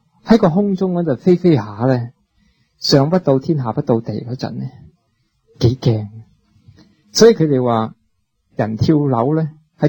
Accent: China; 我哋孭住我哋系中国人嘅包袱

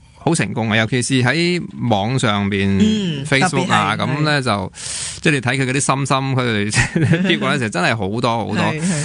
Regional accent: Hong Kong; 一个就我哋香港人的支持

